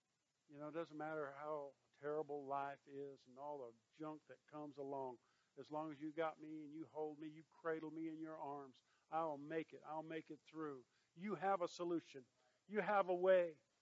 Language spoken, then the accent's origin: English; Kentucky, United States; where I grew up in Kentucky, that big old Kentucky River that runs down through there, Cumberland River